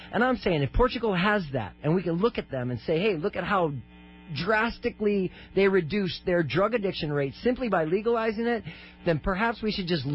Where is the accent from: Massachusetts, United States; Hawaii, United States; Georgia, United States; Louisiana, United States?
Hawaii, United States; wanted to help in restore the cultural heritage of the Hawaiians, which I was really appreciative of being a Hawaiian.